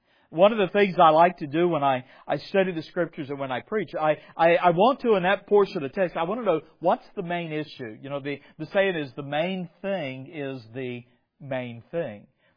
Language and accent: English; the South, United States; I grew up in the South.